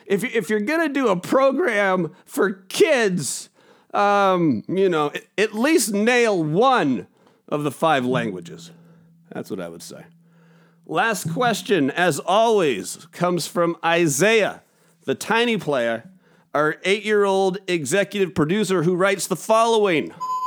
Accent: Spokane, Washington, United States; I even growing up in Spokangeles, I was my parents' firstborn kid

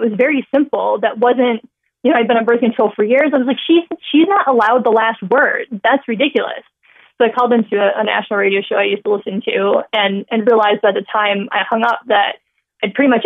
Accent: Indiana, United States; I canvassed for the president in my hometown in Indiana in 2007.

